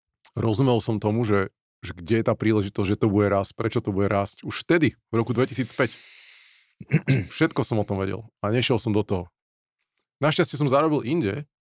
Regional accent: Žilina, Žilina Region, Slovakia; trojizbáky, kde ja som vyrastal, trojizbák paneláku na Solinkách

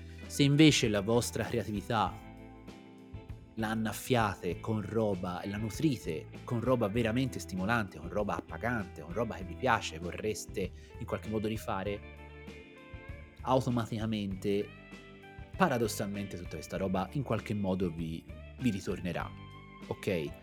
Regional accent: Tuscany, Italy; Io aprivo un workshop anni fa dicendo che, essendo toscano, qualche parolaccia scappa

